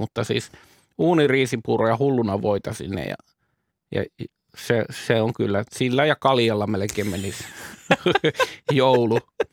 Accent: Northern Finland, Finland; kun mä oon kotoisin tuolta pohjoisempaa

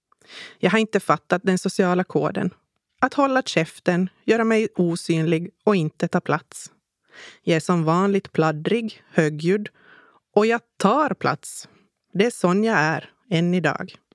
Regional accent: Pensala, Ostrobothnia, Finland; now in Oravais, Finland; Vi flyttar till Oravais som är grannby till min hemby i Pensala. Och det är i Oravais jag bor än idag.

